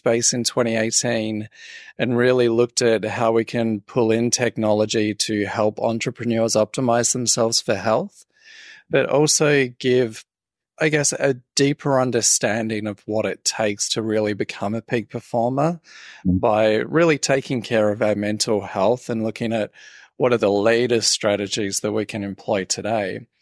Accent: Australia; Yeah, I'm originally from Australia, as people will be trying to work out from the accent.

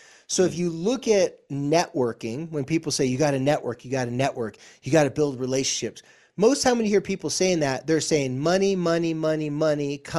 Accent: Bronx, New York, United States; I grew up in the Bronx.

